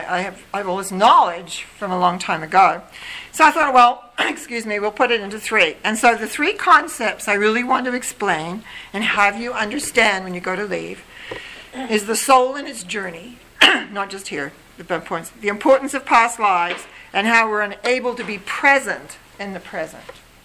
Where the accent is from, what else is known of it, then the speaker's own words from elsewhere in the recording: New Zealand; moved away; I'm from New Zealand originally, which is why I speak a little bit funny sometimes, and I got the inner calling to go back home